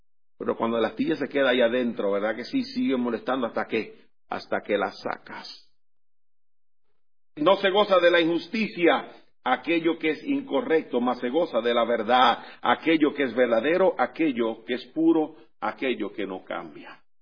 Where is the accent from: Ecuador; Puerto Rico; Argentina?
Puerto Rico; No le estoy sacando en cara, como decimos en mi país, de qué pata cojea. ¿Usted entiende eso, hermano? Es un refrán de Puerto Rico, quizás.